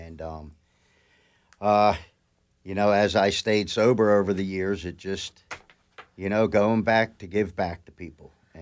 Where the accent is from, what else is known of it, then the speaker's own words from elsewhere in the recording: Philadelphia, Pennsylvania, United States; But I'm from Philadelphia my whole life.